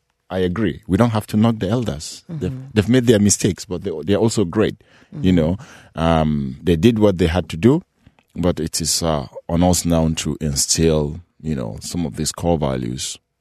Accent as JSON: {"language": "English", "country": "Nigeria", "said": "as an African or as a Nigerian, I was really, really impressed"}